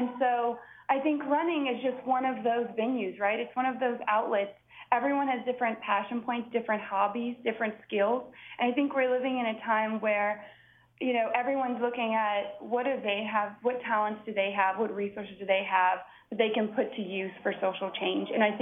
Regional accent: Lafayette, Louisiana, United States; So for me, I'm a native from Lafayette, Louisiana. And I thought it would be really, really important to bring this run to my home state

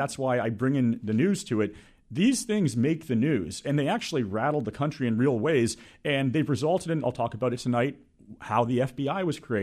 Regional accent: Tampa, Florida, United States; Well, it's funny because I grew up in Tampa, Florida, and then ended up back there for work.

